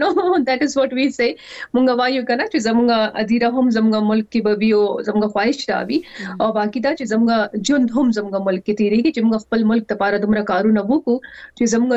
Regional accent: Pakistan; now in United Kingdom

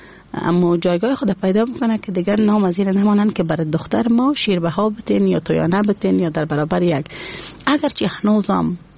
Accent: Afghanistan; ما میتونم بگویم که از افغانستان هستم

